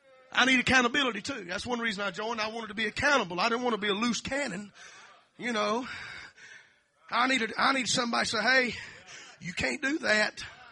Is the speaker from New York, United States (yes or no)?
no; Laurinburg, North Carolina, United States; When I moved to my hometown, Laurinburg, where I was born at, I thought, man, I'm going to take every revival in.